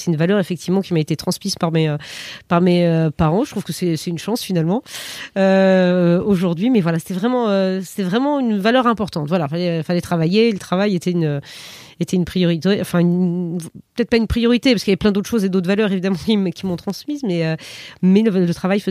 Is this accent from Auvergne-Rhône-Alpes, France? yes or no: no; Périgueux, Nouvelle-Aquitaine, France; J'ai grandi en province, à Périgueux, en Dordogne. J'ai un frère.